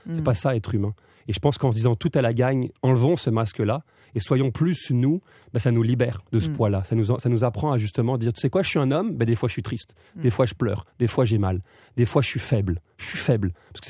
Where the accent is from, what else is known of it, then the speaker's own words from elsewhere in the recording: France; Surtout en humour, être drôle en tant que français, c'est pas la réputation qu'on a.